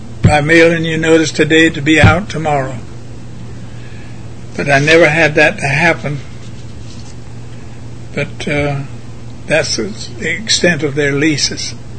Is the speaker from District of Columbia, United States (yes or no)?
no; Georgia, United States; I am from Bullitt County.